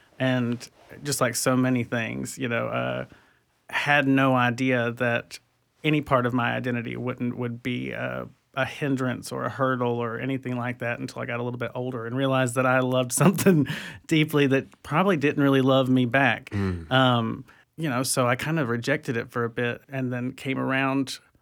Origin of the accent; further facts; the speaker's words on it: Florida, United States; the guys I grew up with down in Wakulla County, which is a rural area, very, very country.